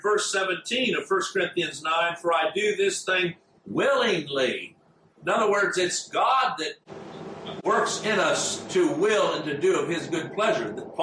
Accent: United States; I know when I went to Africa, there was a lot that was different from what I was raised here in the United States

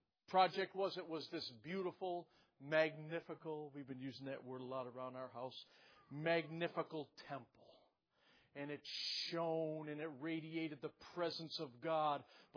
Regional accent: Mississippi, United States; And I came from South Mississippi, Dad.

